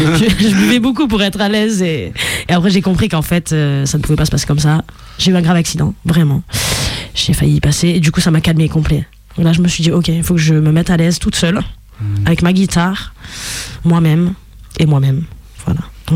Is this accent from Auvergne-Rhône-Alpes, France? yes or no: no; Vitrolles, Provence-Alpes-Côte d'Azur, France; dans ma ville natale à Vitrolles.